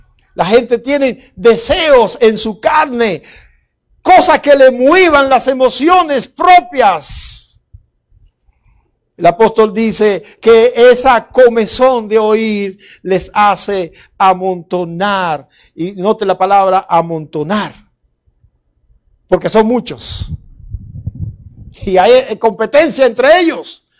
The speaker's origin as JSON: {"language": "Spanish", "country": "Dominican Republic", "said": "Yo soy de República Dominicana."}